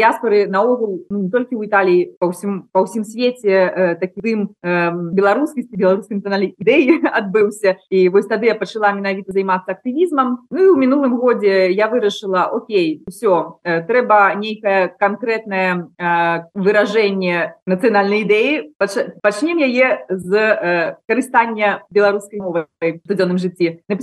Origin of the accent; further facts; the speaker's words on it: Minsk, Belarus; first language ru; Belarusian is a second language; moved away as an adult; also born or lived in Russia; now in Italy; моя родная мова гэта расейская, моя маці руская, і я нарадзілася ў Расіі, хаця я пражыла першыя 25 гадоў свайго жыцця ў Менску.